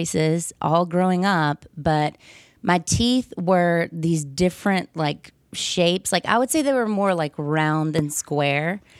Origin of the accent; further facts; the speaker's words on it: the South, United States; accent: southern; I think she was probably trying to tell me to lose my southern accent